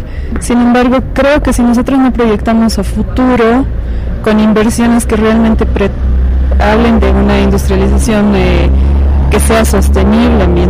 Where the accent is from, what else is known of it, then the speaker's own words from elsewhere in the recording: La Paz, Bolivia; creo que como paceños y paceñas tendríamos que estar ya movilizados respecto a esto